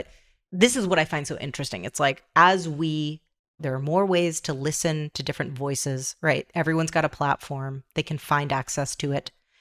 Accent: United States; accent: American; They were trying to iron out my strong American accent.

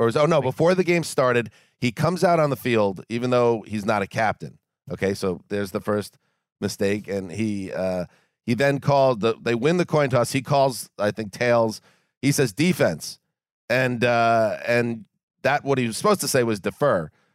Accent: Charlotte, North Carolina, United States; I'm from Charlotte.

